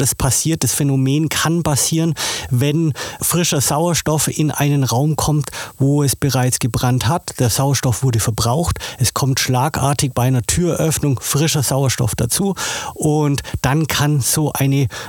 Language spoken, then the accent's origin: German; Augsburg, Bavaria, Germany; Ich bin gebürtiger Augsburger, genauer gesagt Haunstädter.